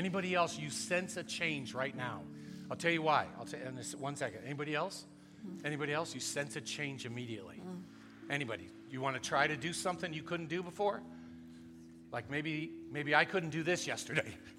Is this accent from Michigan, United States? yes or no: no; California, United States; And I'm from California, so it's okay if I like the Lakers.